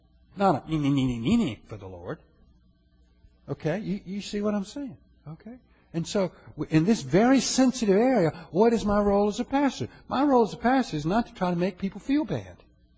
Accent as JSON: {"language": "English", "country": "United States", "said": "You know, I'm an American, and I believe in freedom and the rights that we have under our Constitution."}